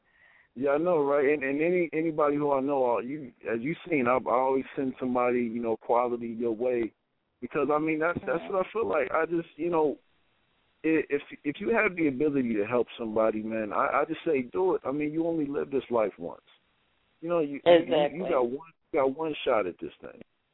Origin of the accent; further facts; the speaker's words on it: Ohio, United States; I'm from my home. I'm from my home state of Ohio. That's where I'm from.